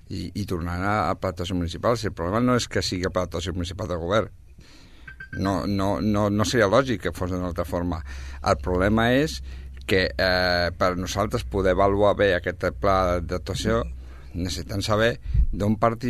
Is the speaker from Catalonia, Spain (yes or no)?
yes; Sabadell, Catalonia, Spain; tots som de Sabadell i tots volem el millor per la nostra ciutat.